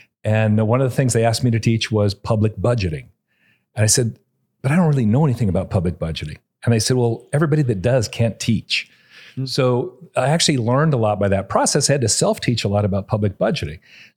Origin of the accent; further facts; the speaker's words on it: Caldwell, Idaho, United States; Over outside of Caldwell.